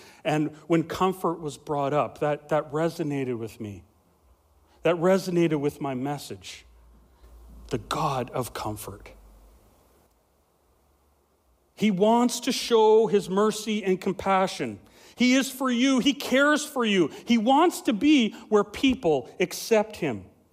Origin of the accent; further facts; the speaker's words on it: Vanderhoof, British Columbia, Canada; I always kind of wondered what it'd be like to go back to my hometown and if I had, you know, if I was in a leadership role there in Vanderhoof, you know, they'd remember the punk kid, you know.